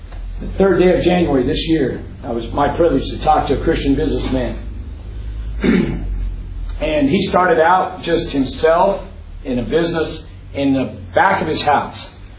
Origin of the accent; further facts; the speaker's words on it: Florida, United States; Growing up in the Tampa Bay area is a popular sport.